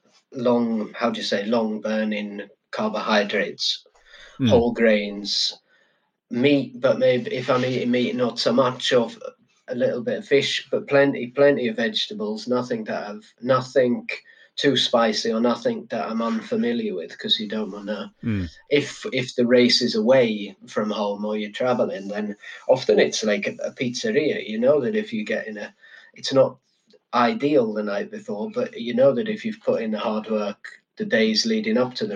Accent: Yorkshire and the Humber, United Kingdom; Like, I'm from Yorkshire, I drink Yorkshire tea, and I'll probably have a boiled egg and a slice of toast

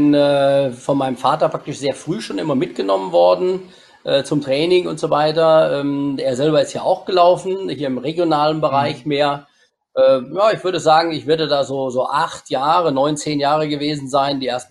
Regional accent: Schwalefeld, Hesse, Germany; Ja, ich bin gebürtiger Schwalefelder und lebe auch heute noch da.

